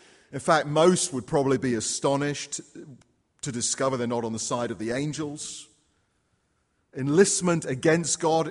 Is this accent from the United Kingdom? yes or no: yes; England, United Kingdom; As an Englishman